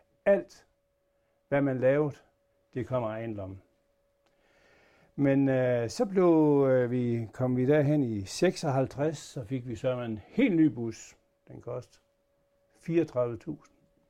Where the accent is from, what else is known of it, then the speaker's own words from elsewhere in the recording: Nørreskov Bakke, Central Denmark Region, Denmark; Jeg er en årgang 50. Vi startede i at barnefødt i Nørreskov Bakke ved Silkeborg.